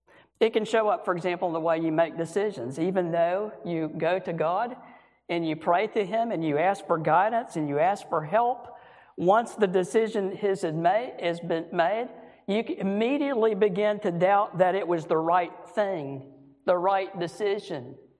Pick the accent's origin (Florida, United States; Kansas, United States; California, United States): Florida, United States; She's from Mississippi. I'm from Florida, but we met in college kind of later.